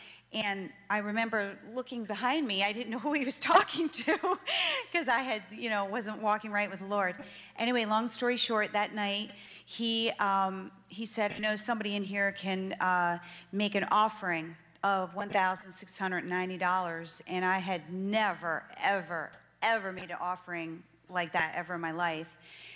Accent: Fort Lauderdale, Florida, United States; I'm from Fort Lauderdale.

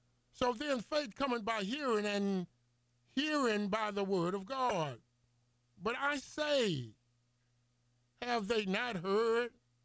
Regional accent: the South, United States; born there; See, I was born here in the South in the 50s.

